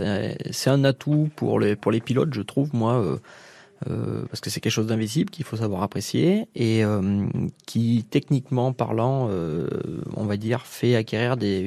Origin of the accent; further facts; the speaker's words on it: Auvergne-Rhône-Alpes, France; Alors, je suis natif, je suis Auvergnat de base, Cantalou même.